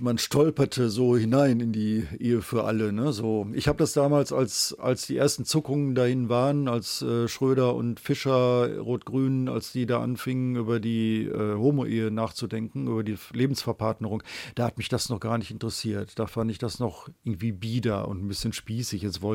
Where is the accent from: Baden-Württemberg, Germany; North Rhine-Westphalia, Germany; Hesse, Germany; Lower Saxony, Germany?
North Rhine-Westphalia, Germany; Ich bin im Westfalenlande aufgewachsen, im katholischen Westfalen auf dem Acker